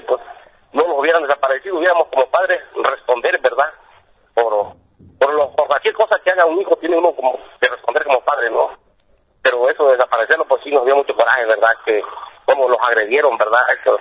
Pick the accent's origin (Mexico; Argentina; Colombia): Mexico; nos corresponde a todos como mexicanos